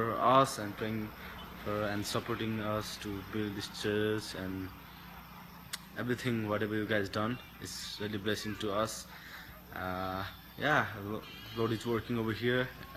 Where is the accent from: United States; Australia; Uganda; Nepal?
Nepal; English is a second language; I'm from Nepal.